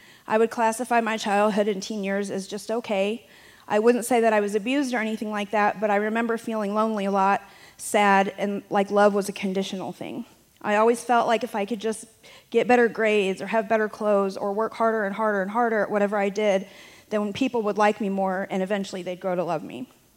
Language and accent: English; South Bend, Indiana, United States; I'm currently a resident at the House of Grace in Rensselaer, but I grew up in South Bend.